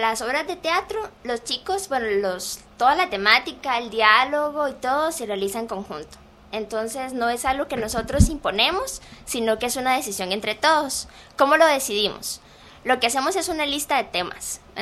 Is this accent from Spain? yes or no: no; Costa Rica; yo soy nativa de la zona sur, más estudié aquí en el Valle Central, y con el tiempo uno tiene como una idea de regresar a sus orígenes, a su tierra natal.